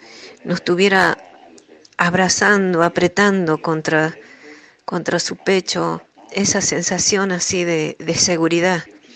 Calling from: Rosario de la Frontera, Salta, Argentina; de Rosario de la Frontera.

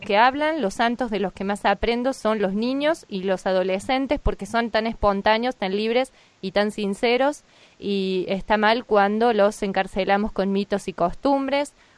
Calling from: Villa María, Córdoba, Argentina; de Villa María.

